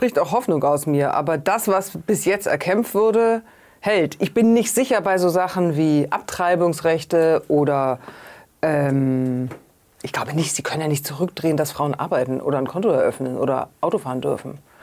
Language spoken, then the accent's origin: German; Munich, Bavaria, Germany; ich bin aufgewachsen am Stadtrand von München in einer gut situierten Gegend und bin aufgewachsen in einer Zeit, in der meine Schulgeneration vollkommen unpolitisch war.